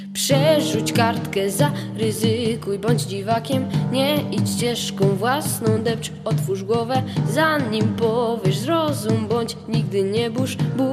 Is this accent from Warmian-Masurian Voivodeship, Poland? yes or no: no; Gdańsk, Pomeranian Voivodeship, Poland; Mam 13 lat i jestem z Gdańska.